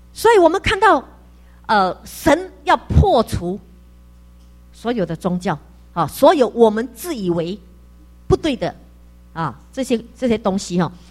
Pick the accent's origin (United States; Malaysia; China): Malaysia; also born or lived in Taiwan; 就回到我在马来西亚嘛哈，我就回到我的家乡